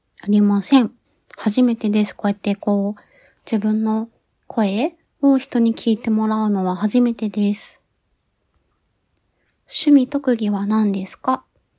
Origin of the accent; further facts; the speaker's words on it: Fukuoka, Japan; accent: Hakata dialect; 出身地は福岡県の博多です。皆さん博多弁はわかりますか？愛しとうよっていうとこですね。なんか最後語尾にとがつきます。